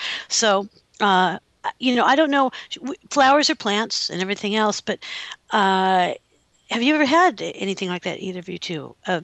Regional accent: United States; I mean, I'm talking about here out where we were raised in America, you know, whatever Americans that we are.

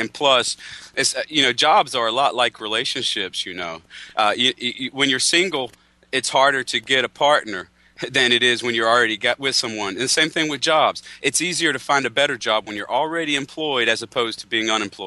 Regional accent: North Carolina, United States; I'm from North Carolina, so I'm glad I got this call.

